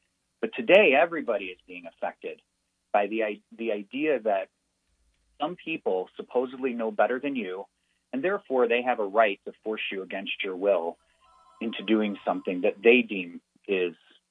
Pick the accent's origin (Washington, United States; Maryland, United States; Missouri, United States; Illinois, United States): Illinois, United States; Chicago; now in Utah, United States; I'm not from Utah. I'm born and raised in Chicago. So where I come from, the sort of leaning of the ideological bent is very different than here in Utah.